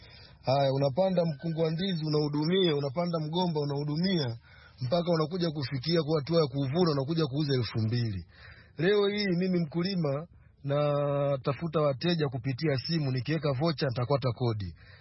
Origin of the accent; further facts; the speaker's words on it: Mbeya, Tanzania; natokea mkoa wa Mbeya, wilaya ya Rungwe.